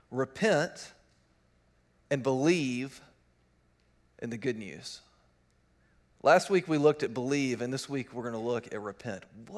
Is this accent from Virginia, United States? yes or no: yes; Richmond, Virginia, United States; I grew up in Richmond, Virginia, so we'd go up to Washington, D.C. pretty frequently